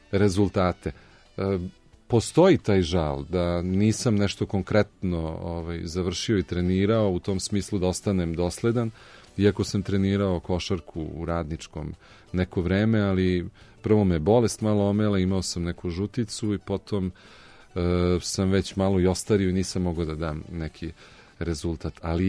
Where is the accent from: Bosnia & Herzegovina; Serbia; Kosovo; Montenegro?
Serbia; Belgrade; Odrastao sam u Zvezdari, Zvezdarska šuma, Olimp